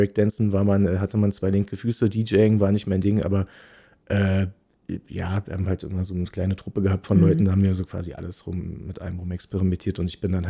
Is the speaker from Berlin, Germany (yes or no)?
yes; Berlin, Germany; Ich bin halt 86 in Friedrichshain geboren, bin dann immer so zwischen Mitte und Prenzlberg quasi hin und her gewandert. Also mit Family dann, also immer im kreativen Sektor. City Ost, so Wendekind, habe Berlin halt noch gesehen, wie es viele nicht kennen so.